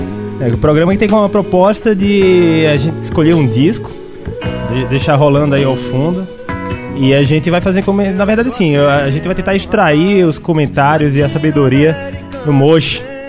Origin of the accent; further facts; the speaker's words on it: Aracaju, Sergipe, Brazil; a gente tá gravando esse programa aqui de Curitiba, né? Mas nós três aqui somos de Aracaju.